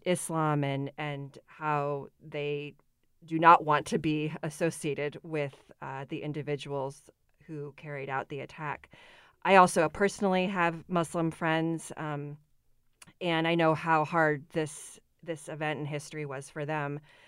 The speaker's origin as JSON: {"language": "English", "town": "Champaign-Urbana", "region": "Illinois", "country": "United States", "tie": "born or raised there", "also_born_or_lived": "Washington, D.C.", "said": "So I grew up in Champaign-Urbana, and even though I lived on the East Coast when 9/11 happened, and actually the year after 9/11, I moved to Washington, D.C., where I lived for 10 years."}